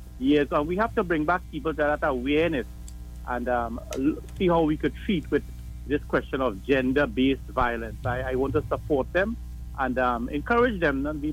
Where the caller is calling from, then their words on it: Princes Town, Trinidad & Tobago; I'm calling from Princess Town.